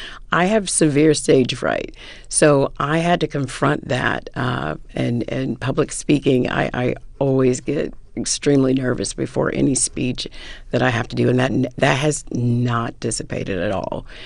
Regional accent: the South, United States; accent: Southern; I lost my accent only to find it again in Hollywood. I mean, the only people I know, the only women I knew growing up were Southern women.

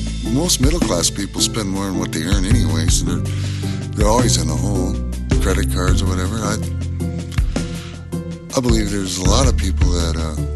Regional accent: St. Paul, Minnesota, United States; I'm from St. Paul, Minnesota. I was born here, and I'm homeless right now.

